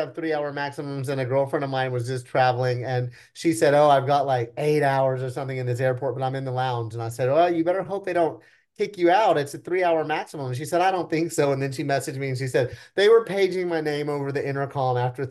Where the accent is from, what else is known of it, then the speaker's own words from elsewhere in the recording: Oklahoma, United States; I'm from Oklahoma. I'm actually from a small town in Oklahoma, but I've been living in Oklahoma City for most of my life. We moved to Oklahoma City. I was probably 12 or 13.